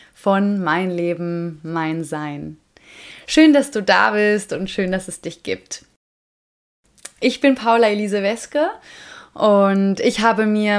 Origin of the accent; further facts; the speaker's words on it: Germany; wie sehr ich meine Heimat eigentlich vermisste und fing auch an, zum allerersten Mal Deutschland auf eine gewisse Art und Weise zu schätzen